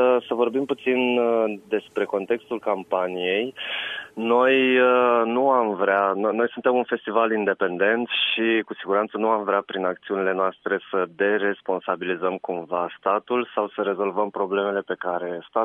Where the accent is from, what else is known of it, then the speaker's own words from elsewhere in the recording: Negrești, Vaslui County, Romania; Eu sunt născut și crescut în Negrești, județul Vaslui